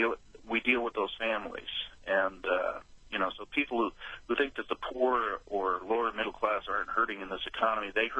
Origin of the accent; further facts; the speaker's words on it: Los Angeles, California, United States; I'm from Southern California in Los Angeles.